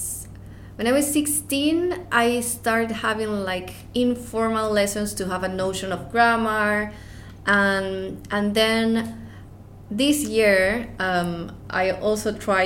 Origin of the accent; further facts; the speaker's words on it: Peru; No, I speak Spanish, but I am from Peru, and right. It's a different country.